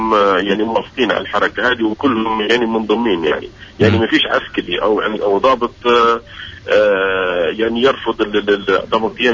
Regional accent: Libya; ككلنا كليبيين وكليبيين يعني ككل

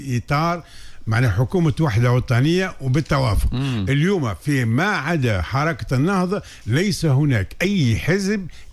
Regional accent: Tunisia; معنى أتعس أشكال التوافق هو اللي صار عندنا في تونس.

